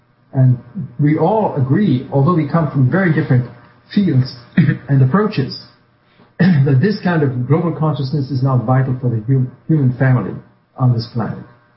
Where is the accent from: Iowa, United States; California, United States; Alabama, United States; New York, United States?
New York, United States; New York City; also born or lived in Trinidad and Tobago / Jamaica; I was born in Trinidad, family from India. I was born in Trinidad, moved to Jamaica, came to New York, and grew up in New York City as a young person.